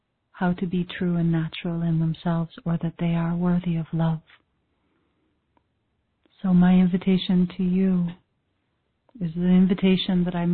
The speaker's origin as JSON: {"language": "English", "country": "Canada", "said": "It's all these Canadians. I'm Canadian."}